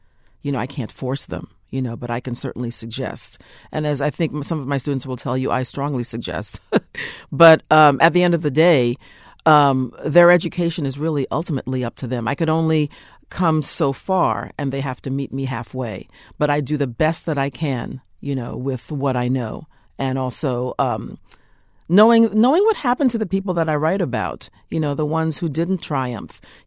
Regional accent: Brooklyn, New York, United States; I was born and raised in Brooklyn.

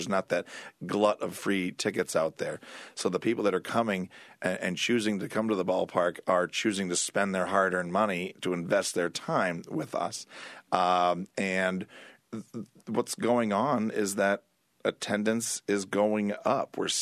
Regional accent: Syracuse, New York, United States; So I am from Syracuse. I was always amazed at the interest in the stadium location.

